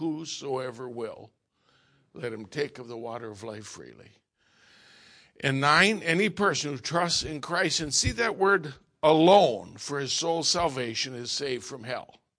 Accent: Schenectady, New York, United States; I was born and raised in Schenectady. Well, it wasn't really Schenectady. It was 4 miles west of Schenectady in a small town. That was actually where they had a trading post. And my great-great-grandparents came from the old country. They were Swedish. Well, Grandma had some Norwegian blood.

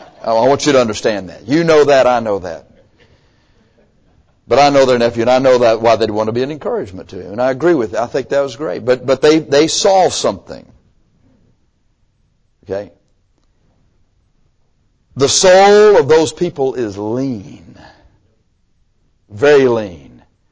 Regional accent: Texas, United States; Somewhere in the country, we're from Texas where they are and pillar is silent.

